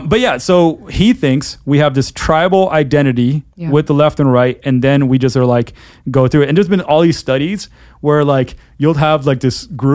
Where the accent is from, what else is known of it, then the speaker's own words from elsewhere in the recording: Florida, United States; I'm from Florida, and the absolute worst road in the history of the world is I-4.